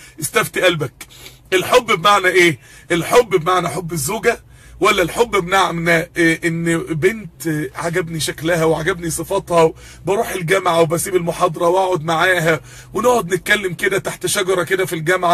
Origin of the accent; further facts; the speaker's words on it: Mansoura, Dakahlia, Egypt; انا من المنصورة اصلا، انا من المنصورة حبيب قلبي